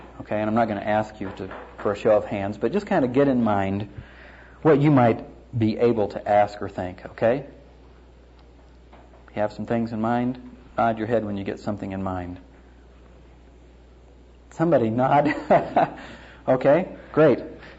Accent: Florida, United States; I'm from Florida originally, and my mom still lives down there

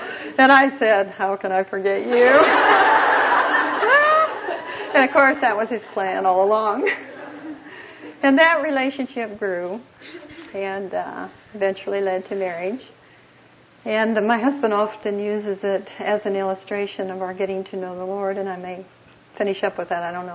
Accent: Council Bluffs, Iowa, United States; And by the way, we're both from Iowa. We came from the small town, or he came from the small town in Iowa to Council Bluffs, which is my hometown.

